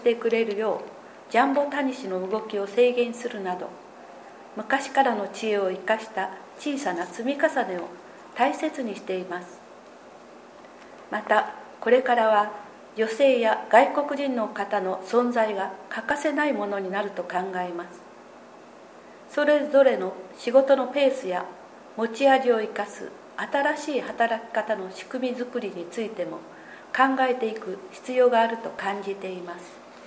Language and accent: Japanese; Kumamoto, Japan; 私はここ菊池農業高校へ進学しました。我が家は米作り2000年の歴史として日本遺産にも登録された菊池川流域の豊かな恵みのもとで、